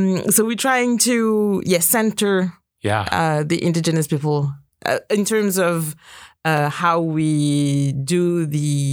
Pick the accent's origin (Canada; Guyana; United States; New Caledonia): New Caledonia; So I'm from Kanaki, New Caledonia. It's a country between Australia and New Zealand. If you can picture where is Australia and New Zealand, we're kind of in the middle of these two islands. It's a small island, archipelago, really. Five main islands.